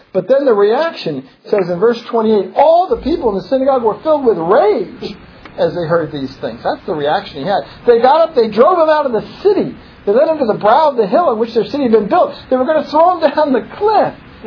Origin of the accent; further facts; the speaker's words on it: Pennsylvania, United States; I grew up outside Philadelphia, so I'm going right down.